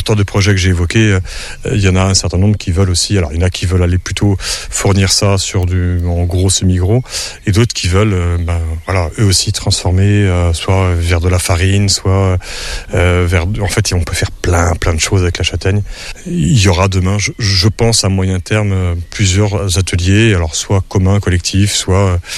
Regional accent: Pays de la Loire, France; dans le bocage chez nous en Vendée, dans les Mauges.

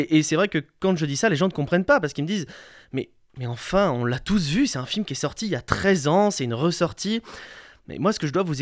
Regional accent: Pays de la Loire, France; now in Angers, France; chez moi, en Mayenne, on appelle ça juste une sortie

